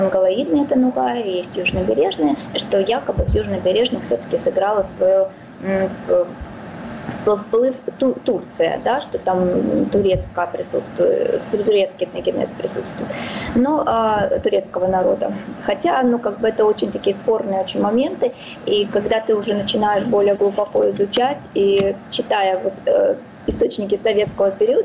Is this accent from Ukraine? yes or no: yes; Crimea, Ukraine; везде в документах писалось, что мы просто татары, то есть на 80 лет нация крымских татар вообще исчезла